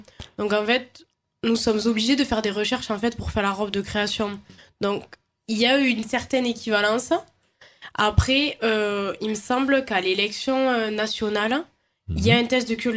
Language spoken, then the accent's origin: French; Balsac, Occitanie, France